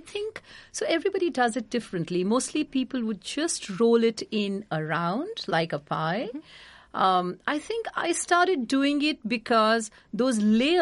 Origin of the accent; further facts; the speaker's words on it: India; as an Indian person here